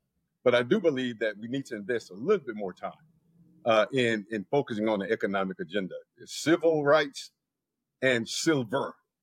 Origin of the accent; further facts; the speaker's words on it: South Carolina, United States; I mean, growing up in South Carolina, when politicians come to the church, when they come to our institutions, they didn't talk about China.